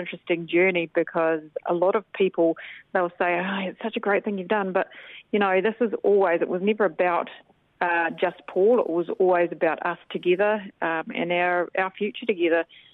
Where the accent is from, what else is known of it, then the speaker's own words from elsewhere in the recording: Invercargill, Southland, New Zealand; We're from Invercargill.